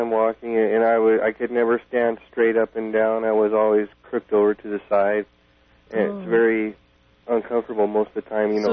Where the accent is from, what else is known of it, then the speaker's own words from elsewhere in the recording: Riverside, California, United States; I'm from Riverside and I'm in customer service.